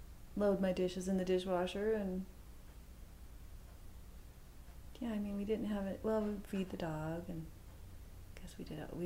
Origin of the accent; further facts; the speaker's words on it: Helena, Montana, United States; we were a pretty lively bunch growing up in Helena.